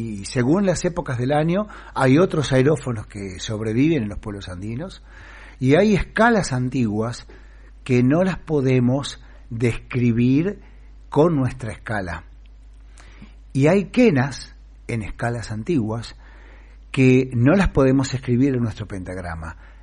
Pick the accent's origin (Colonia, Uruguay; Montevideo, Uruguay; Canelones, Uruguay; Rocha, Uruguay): Colonia, Uruguay; Yo vivía en el interior del Uruguay, yo nací cerca de Colonia del Sacramento